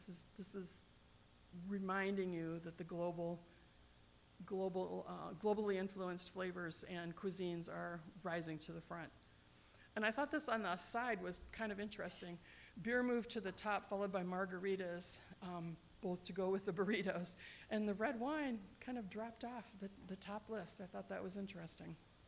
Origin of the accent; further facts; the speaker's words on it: Ethiopia; I'm from Ethiopia.